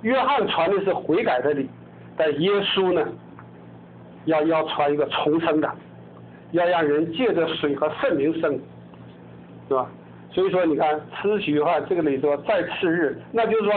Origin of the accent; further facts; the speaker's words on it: China; 哎，我中国人最会查好消息了